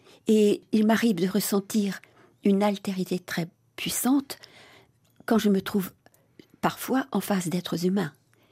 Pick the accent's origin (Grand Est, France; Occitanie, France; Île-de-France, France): Grand Est, France; Colmar; born there; Je suis née dans cette région, mais dans une ville. Je suis née à Colmar.